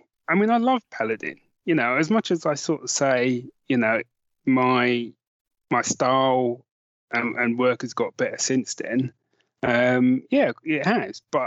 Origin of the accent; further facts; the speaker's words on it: Tottenham, London, United Kingdom; I grew up in Tottenham, so I kind of stayed in Tottenham, North London, that sort of area, you know?